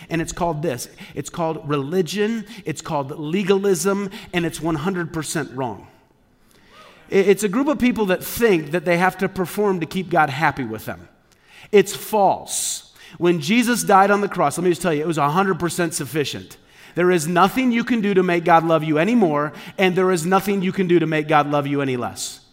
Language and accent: English; Midwest, United States; I grew up in the Midwest. That's how people in the Midwest think.